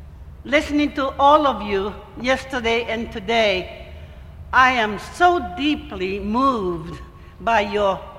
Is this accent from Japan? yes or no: yes; Hiroshima, Japan; My hometown of Hiroshima was ranked the 10th largest city at that time